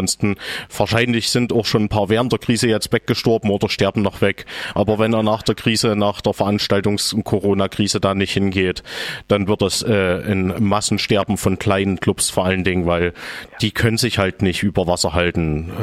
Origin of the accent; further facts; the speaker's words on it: Saxony, Germany; gerade wo ich herkomme aus dem Erzgebirge